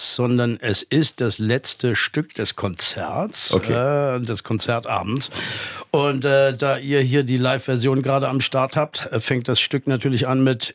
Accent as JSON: {"language": "German", "region": "Baltic coast", "country": "Germany", "tie": "born or raised there", "lives_now": "Berlin, Germany", "said": "Und ich bin ja aber an der Ostsee groß geworden. Das ist ja noch wieder was anderes."}